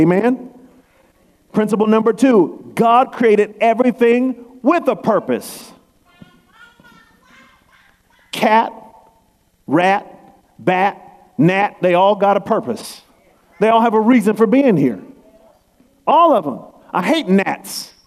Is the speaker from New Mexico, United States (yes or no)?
no; Oakland, California, United States; I grew up in Oakland.